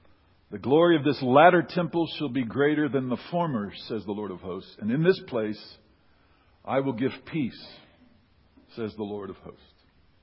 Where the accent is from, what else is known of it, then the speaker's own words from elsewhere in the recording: United States; I'm an American.